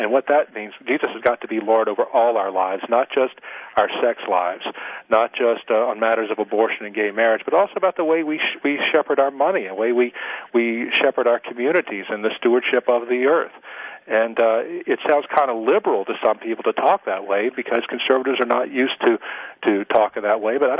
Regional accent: Louisiana, United States; You got to remember, I come from South Louisiana, where I'm talking to you now

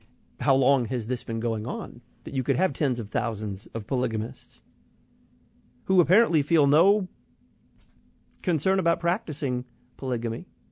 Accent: Texas, United States; Some of Jeff's followers live in Texas, my home state, too.

